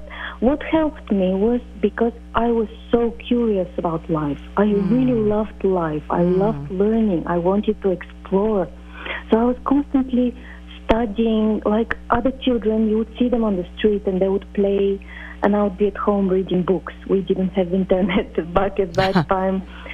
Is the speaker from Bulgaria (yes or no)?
yes; Bulgaria; English is a second language; I grew up in Bulgaria.